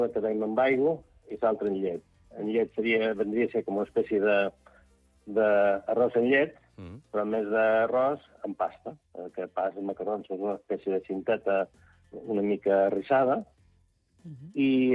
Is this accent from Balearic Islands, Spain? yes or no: yes; Santa Eulària des Riu, Balearic Islands, Spain; Som de Sant Eulari, no som de Sant Joan.